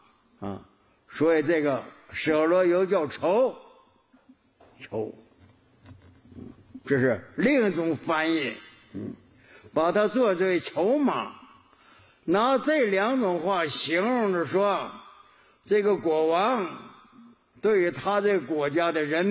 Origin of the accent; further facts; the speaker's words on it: Northeast China, China; 我小时候在我们东北修城堡，一个村落，我这个村子修城堡。